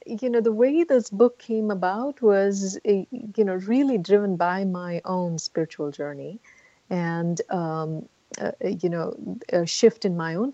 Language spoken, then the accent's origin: English; India; because I grew up in India.